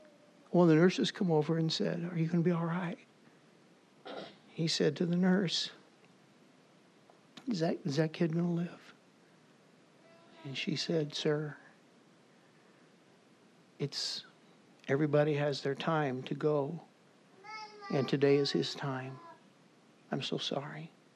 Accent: St. Louis, Missouri, United States; we're from St. Louis, Missouri, and the Cardinals are in St. Louis

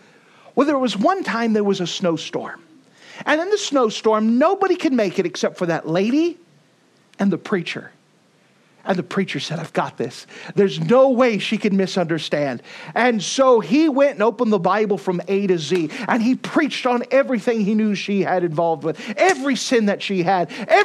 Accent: the South, United States; Can't you tell? I'm from the South.

